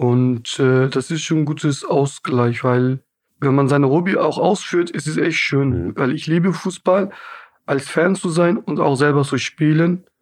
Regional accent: Hamburg, Germany

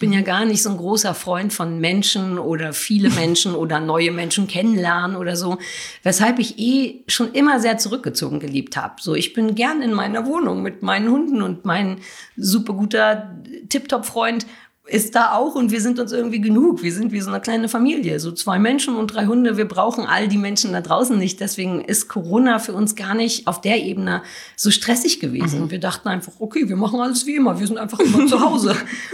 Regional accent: Berlin, Germany; ich bin auch wirklich in Berlin-Mitte groß geworden. Also unterm Fernsehturm habe ich als Kind rumgehangen. Meine Schule war 100 Meter vom Fernsehturm entfernt.

